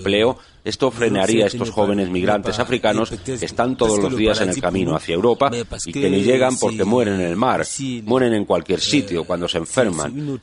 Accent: Cameroon; now in Morocco; Sin embargo, yo soy de Camerún.

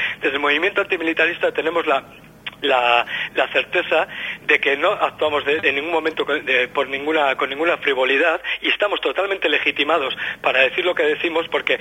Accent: Basque Country, Spain; Nuestra aportación como antimilitaristas vascos debe de ir encaminada a denunciar las políticas militaristas

